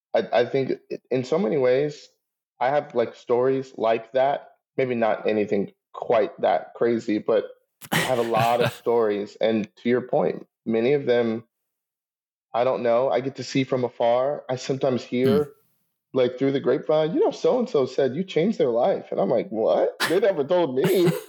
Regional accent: the South, United States; And I'm from the South, so or at least I grew up here, we have homelessness here, but it's nothing like California.

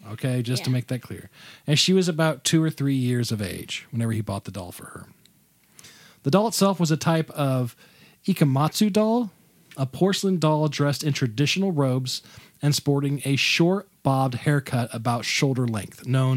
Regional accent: Midwest, United States; I am a dude from the Midwest who is about to pronounce Japanese names.

